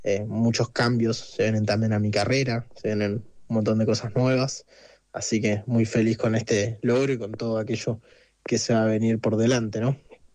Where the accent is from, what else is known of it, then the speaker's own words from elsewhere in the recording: Mar del Plata, Buenos Aires Province, Argentina; soy de Mar del Plata, tengo 23 años